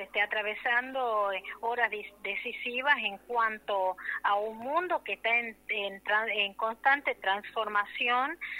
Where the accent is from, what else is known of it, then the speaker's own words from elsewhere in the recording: Argentina; entender que como argentino hay que defender todo lo que hemos logrado